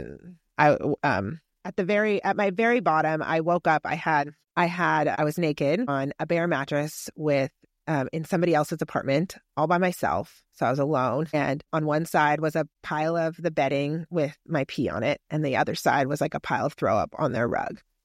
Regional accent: California, United States; I grew up in the Bay Area.

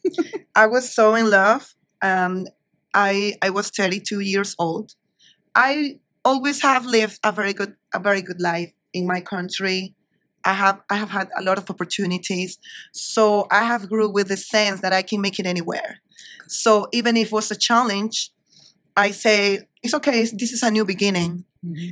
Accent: Ecuador; English is a second language; even if I'm from Ecuador and my father is a very open, he's very open.

